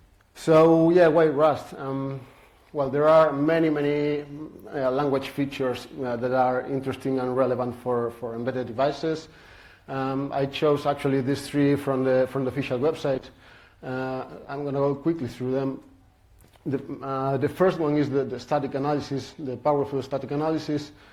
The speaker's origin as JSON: {"language": "English", "country": "Spain", "second_language": "English", "said": "I'm from Spain."}